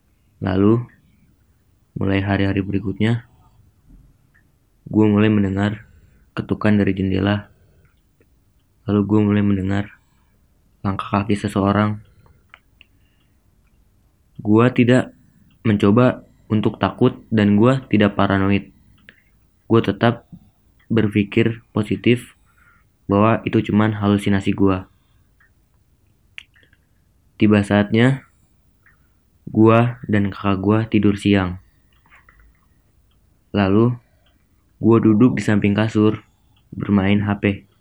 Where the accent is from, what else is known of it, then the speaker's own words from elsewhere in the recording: Jakarta, Indonesia; gue dari Jakarta.